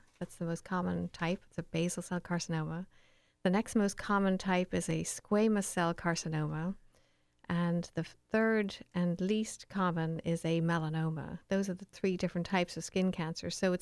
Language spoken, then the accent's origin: English; Leinster, Ireland; moved away; Well, I think I'm in the middle of the Atlantic now, but I'm originally from Ireland. I grew up there.